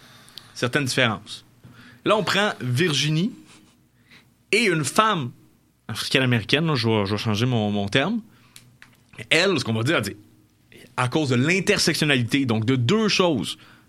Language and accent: French; Quebec, Canada; En tant que Québécois, homme blanc, là, par exemple, là, cisgenre